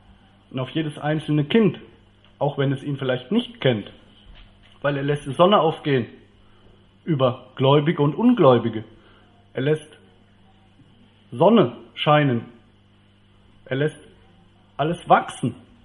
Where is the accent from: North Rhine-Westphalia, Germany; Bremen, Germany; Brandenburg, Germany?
North Rhine-Westphalia, Germany; Aachen; Wir kommen aus Aachen, das sieht man am Nummernschild.